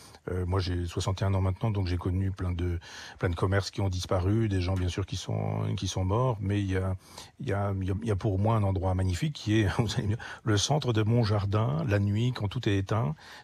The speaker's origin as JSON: {"language": "French", "town": "Chambois", "region": "Normandy", "country": "France", "tie": "born or raised there", "said": "c'est Chambois, mon village natal"}